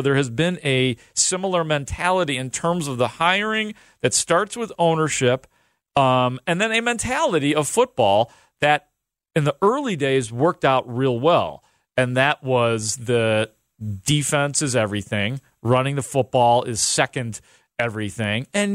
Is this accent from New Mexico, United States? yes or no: no; Chicago, Illinois, United States; And I am from Chicago, and I happen to cover the Bears professionally.